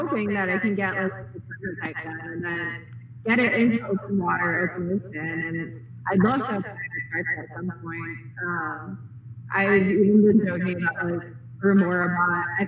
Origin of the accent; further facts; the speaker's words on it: Long Island, New York, United States; And also growing up on Long Island, if you read the book Jaws, they mention the Hamptons a ton.